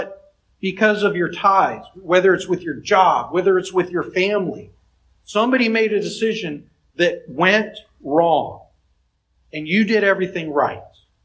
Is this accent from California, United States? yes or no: yes; California, United States; I grew up west of the Rocky Mountains. I grew up in California, and I had desert-like climate.